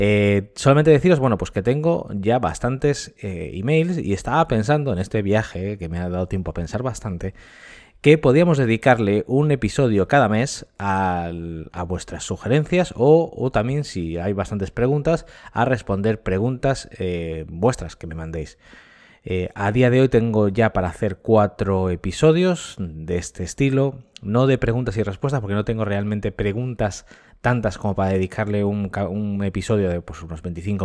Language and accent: Spanish; A Coruña, Galicia, Spain; also born or lived in Lanzarote; la semana pasada nos mudamos desde Lanzarote hasta La Coruña, en Galicia, que es donde estamos residiendo actualmente, y fue la ciudad donde yo me crié.